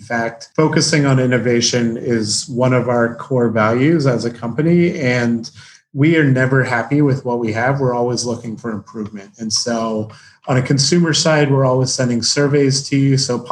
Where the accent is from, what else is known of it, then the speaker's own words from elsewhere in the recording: Baltimore, Maryland, United States; And then I'm from Baltimore, and so lacrosse is a big thing there.